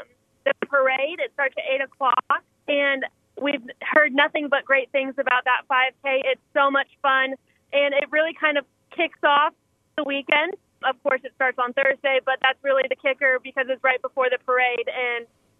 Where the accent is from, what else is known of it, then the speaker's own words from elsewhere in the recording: Hoopeston, Illinois, United States; There's truly nothing like it representing my hometown.